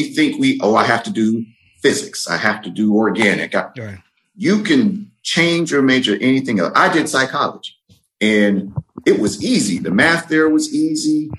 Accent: Atlanta, Georgia, United States; growing up in Atlanta, Georgia, around that time, I was born in 86.

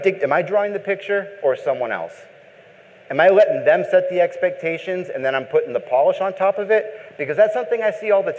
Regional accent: Boston, Massachusetts, United States; also born or lived in Arizona; Being an East Coast guy, I grew up in Boston, and I ended up going to Arizona State where I got a degree in computer science.

